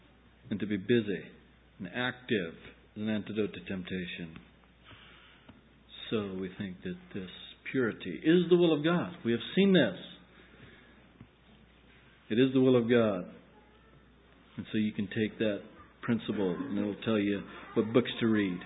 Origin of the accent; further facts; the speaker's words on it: Oregon, United States; And, you know, I come from the Willamette Valley, and I was used to the intensity here and the way they farm.